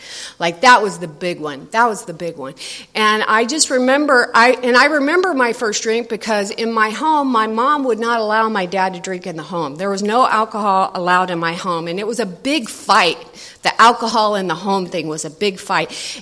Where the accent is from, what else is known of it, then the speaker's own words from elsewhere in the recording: Evansville, Indiana, United States; I'm originally from Evansville, by God, Indiana.